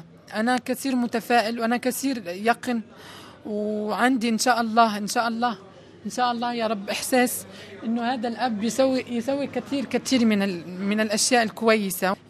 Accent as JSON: {"language": "Arabic", "country": "Tunisia", "lives_now": "Lampedusa, Italy", "said": "احنا الأفارقة والمهاجرين، يعني اللي هم الموجودين الحين بلمبدوزة، وانا مثلا من تونس"}